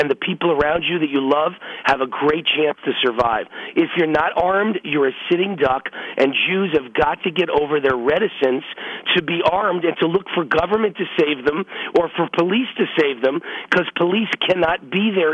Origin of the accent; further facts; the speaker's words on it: New York, United States; right up above where I was raised in Westchester County.